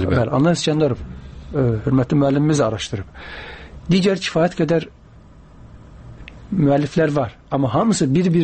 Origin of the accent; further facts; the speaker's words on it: Azerbaijan; mən özüm, belə deyək, Neftçala zonasında doğulub böyümüşəm.